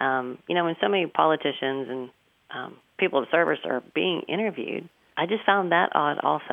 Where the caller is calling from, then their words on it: Lantana, Texas, United States; I'm calling from Lantana, Texas.